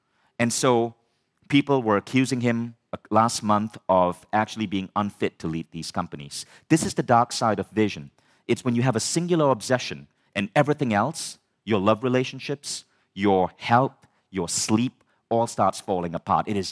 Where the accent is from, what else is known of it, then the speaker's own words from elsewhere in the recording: India; It's because I'm an Indian male. And if you're an Indian immigrant, you learn very early in your family that your parents value education.